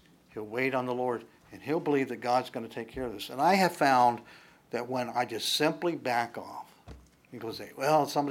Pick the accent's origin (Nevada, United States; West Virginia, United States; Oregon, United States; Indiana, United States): West Virginia, United States; I mean, I am from West Virginia.